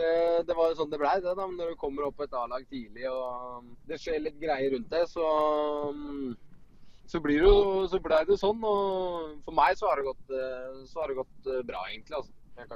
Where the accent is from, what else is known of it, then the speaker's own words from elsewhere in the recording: Hokksund, Buskerud, Norway; Nei, jeg kom jo fra Hokksund, og så det var vel ganske naturlig at du startet der. Så jeg gikk vel fra Hokksund, jeg var 12,5 inn til Stavik, så nei, jeg koste meg i Hokksund, ja, så det jo der jeg fra